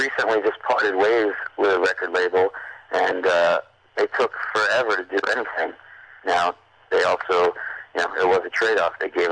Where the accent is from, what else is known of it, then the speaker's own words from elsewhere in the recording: New York City, New York, United States; we are from New York City, and we consider ourselves a New York City band.